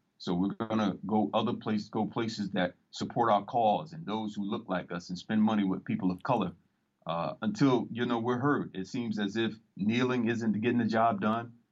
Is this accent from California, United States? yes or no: no; Florida, United States; Tater Town's my neighborhood where I grew up in South Florida, man.